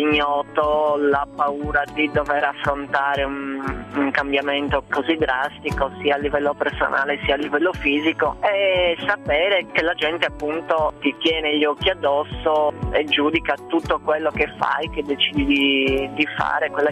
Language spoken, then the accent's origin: Italian; Sardinia, Italy; now in Venice, Italy; ho 29 anni, vivo a Venezia dal 2008, anche se sono originaria della Sardegna